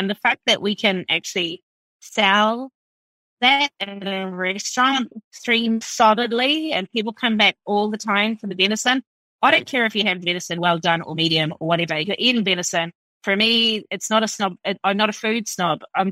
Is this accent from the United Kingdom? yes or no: no; New Zealand; I'm from rural New Zealand, so I grew up in New Zealand.